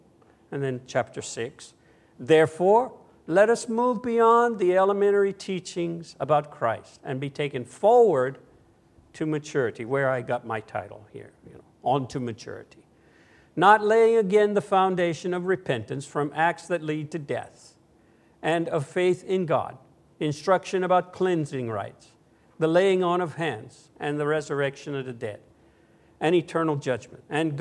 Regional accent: United States; now in abroad; I'm an American, probably all know that. As I watch this year's American presidential election cycle from a distance, the other side of the world

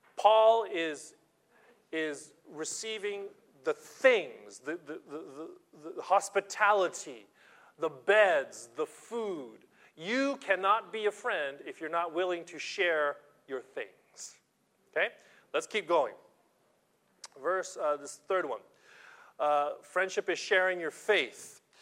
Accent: San Pedro, California, United States; I grew up in San Pedro, California, Los Angeles. My city had three military bases, United States Air Force, Navy, and Marines.

